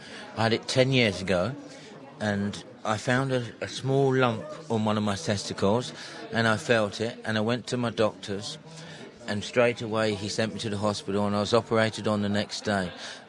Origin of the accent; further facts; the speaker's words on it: Tooting, London, United Kingdom; Well, it's a bit... It's not the greatest place in the world.